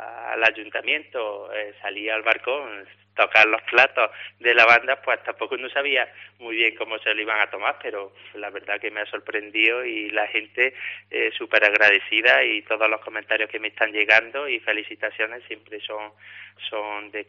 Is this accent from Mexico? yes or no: no; Luque, Andalusia, Spain; además súper agradecido que esté sonando el nombre de mi pueblo, Luque, que esté sonando por todos lados.